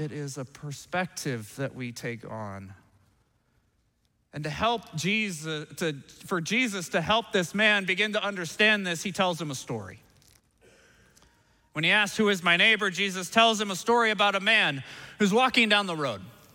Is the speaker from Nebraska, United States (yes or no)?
yes; Nebraska, United States; I never planned on living in Minnesota, I'm gonna be honest. I grew up in Nebraska